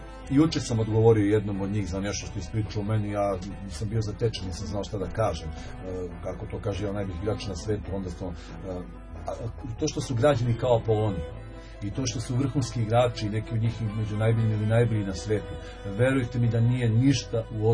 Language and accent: Serbian; Kragujevac, Šumadija, Serbia; also born or lived in Belgrade; Međutim, ja sam Kragujevčanin, dokazao sam to na milion načina, zaista. Ovaj grad je najdublje ukorenjen u moju dušu i moje srce, volim ga najviše.